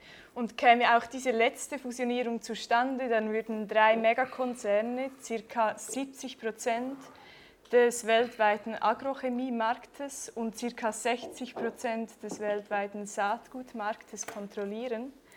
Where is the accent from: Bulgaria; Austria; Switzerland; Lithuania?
Switzerland; Basel, Basel-Stadt; ich bin auch aus Basel und als freie Journalistin tätig